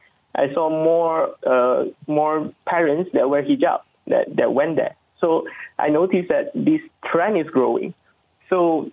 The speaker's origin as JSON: {"language": "English", "region": "Penang", "country": "Malaysia", "said": "I'm from Penang."}